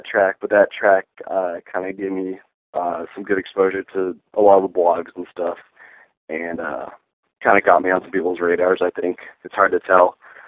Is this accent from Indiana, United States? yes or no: no; Minnesota, United States; now in Santa Cruz, United States; I grew up in Minnesota. That is where the name comes from. But I've been living in Santa Cruz for the past, I think it's been 4 or 5 years now.